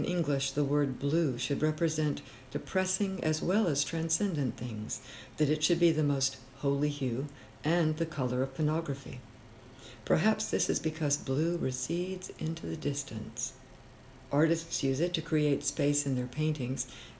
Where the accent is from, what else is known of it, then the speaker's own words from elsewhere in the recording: Deep South, United States; also born or lived in West Coast / London / New York City; Where I'm from, I was born and raised in the Deep South. I lived on the West Coast, and then I spent 5 years in London, Paris, Hamburg, and Milan traveling. I returned and lived in New York City, and now I'm back in the Deep South.